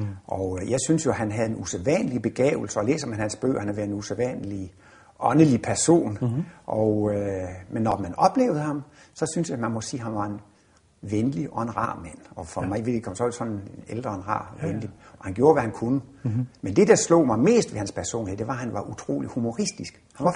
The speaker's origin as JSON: {"language": "Danish", "town": "Horsens", "region": "Central Denmark Region", "country": "Denmark", "moved": "as an adult", "lives_now": "Copenhagen, Denmark", "said": "Men jeg er student fra Horsens af, og i 1967 flyttede jeg til København"}